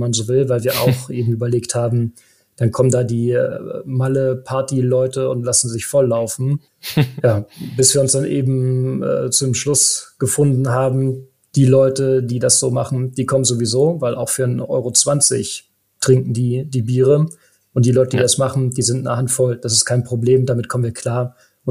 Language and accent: German; Cologne, North Rhine-Westphalia, Germany; dass wir als Kölner ja auch mal eine ausrichten könnten.